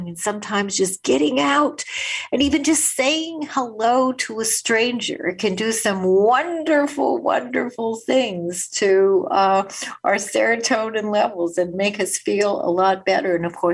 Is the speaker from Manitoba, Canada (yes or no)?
yes; Winnipeg, Manitoba, Canada; when I was a kid growing up in Winnipeg